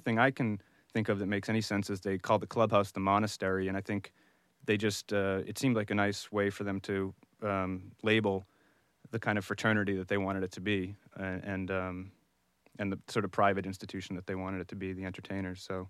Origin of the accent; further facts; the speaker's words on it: Ireland; I learned a lot of Yiddish expressions, which being Irish growing up, I didn't know until recently.